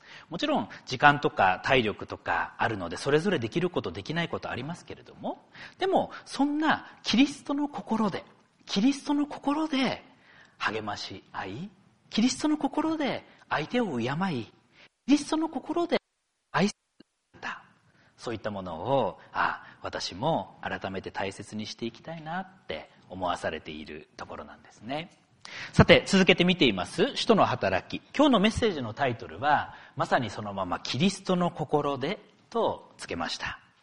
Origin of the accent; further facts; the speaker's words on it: Akita, Japan; その友人とは同じ秋田県内といっても、私の故郷からは車で1時間以上秋田県内でも離れているんですね。ましてやそんな秋田出身の私たちと